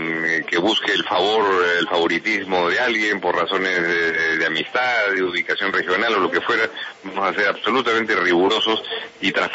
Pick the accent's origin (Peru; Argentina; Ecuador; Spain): Peru; yo soy peruano, y como peruano he sufrido como ciudadano el embate de lo que significa una guerra interna